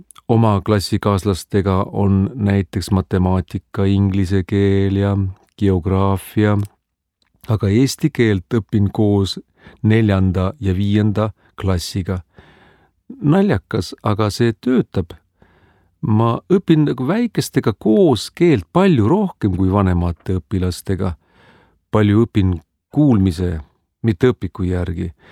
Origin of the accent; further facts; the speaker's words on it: Argentina; Estonian is a second language; now in Estonia; Argentiinas vähemalt minu kodukandis ei ole võimalik kuskile uisutama minna.